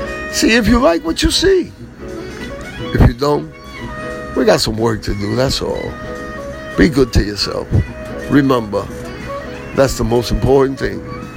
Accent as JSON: {"language": "English", "region": "New York", "country": "United States", "said": "What am I going to say? I'm a New Yorker."}